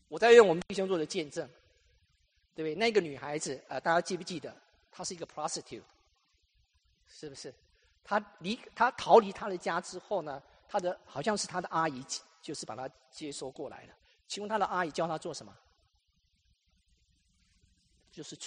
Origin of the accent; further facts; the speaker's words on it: Taiwan; 弟兄姊妹，我们从台湾来的哈，台湾我告诉大家